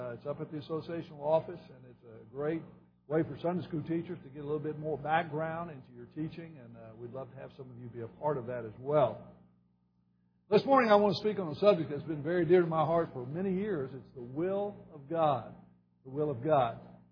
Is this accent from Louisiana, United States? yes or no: yes; Shreveport, Louisiana, United States; at 15, I started preaching some and supplying around Shreveport, Louisiana, my hometown.